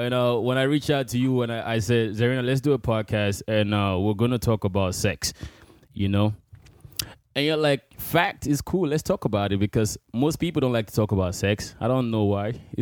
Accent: Nigeria; I'm from Nigeria, right?

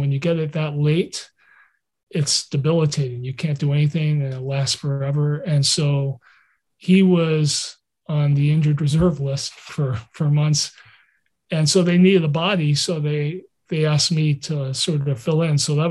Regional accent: Portland, Oregon, United States; also born or lived in Montreal, Canada; I was born in Montreal. My parents immigrated from Europe. They met in Montreal. I was born in Montreal. When I was six, we moved to Portland, Oregon.

